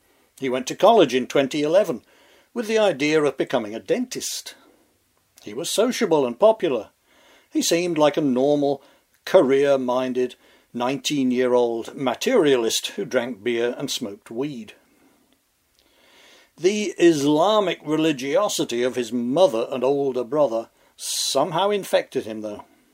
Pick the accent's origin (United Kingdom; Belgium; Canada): United Kingdom; now in United States; By way of preface, I'm an immigrant from Britain.